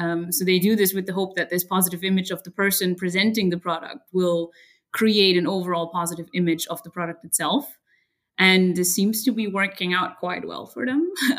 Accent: Germany; English is a second language; I'm the head of science at eCulture. I'm originally from Germany.

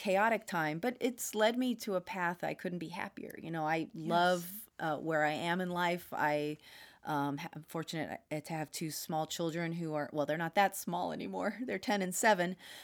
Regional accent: St. Helena, California, United States; I grew up in the Napa Valley in Santa Elena on a small farm. My dad was a hydroponic gardener.

